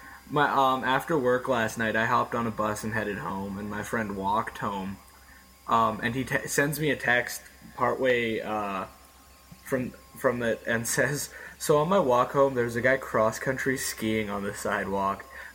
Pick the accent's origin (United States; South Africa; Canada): Canada; That's mainly because I'm Canadian, and we don't do well in the Summer Olympics.